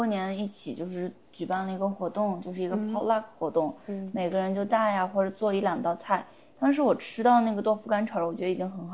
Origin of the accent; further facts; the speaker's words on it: Weifang, Shandong, China; 我是潍坊人嘛。所以潍坊它就是一个盛产萝卜的地方，对，然后因为我们家离青岛也不是很远，所以我们就经常吃海鲜。